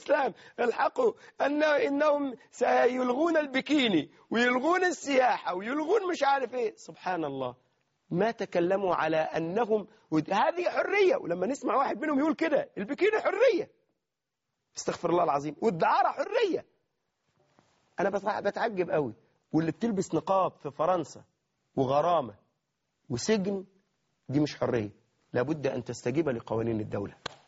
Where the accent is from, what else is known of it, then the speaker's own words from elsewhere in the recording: Egypt; يعني عندنا في مصر، عندنا في مصر، انظر انظر إلى نصارى مصر